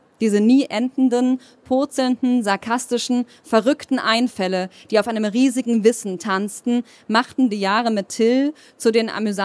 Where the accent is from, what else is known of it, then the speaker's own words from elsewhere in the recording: Gotha, Thuringia, Germany; die berühmteste Tochter meiner Heimatstadt Gotha. Die Stadt, die ich sonst vorstelle damit, dass dort die Versicherung erfunden wurde.